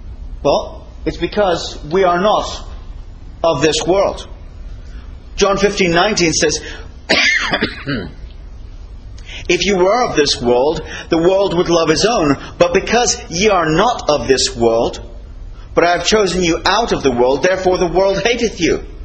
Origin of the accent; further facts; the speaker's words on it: Lakenheath, East of England, United Kingdom; born there; And myself, I was born in Lakeheath, Suffolk. It says so on my birth certificate, so they would say I was from England, because I was born in England.